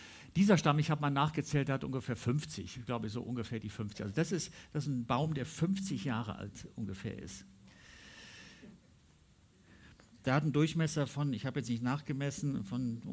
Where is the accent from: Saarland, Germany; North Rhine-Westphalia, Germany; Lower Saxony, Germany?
North Rhine-Westphalia, Germany; Ich bin auf dem Land groß geworden, in der Nähe von Bonn, also eigentlich in der Nähe von Köln, aber wir sind in die Gemeinde in Bonn gegangen.